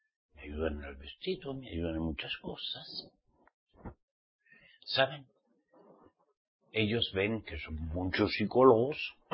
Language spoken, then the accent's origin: Spanish; Spain; born there; como soy español, nací en España, pero soy de Israel. Redimido por la sangre de Yahshua. Pertenezco a Jerusalén celestial.